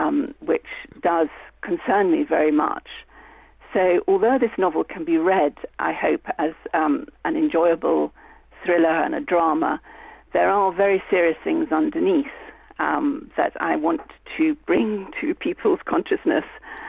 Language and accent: English; Italy; moved away; so unlike the Mediterranean that I grew up with, because I grew up in Italy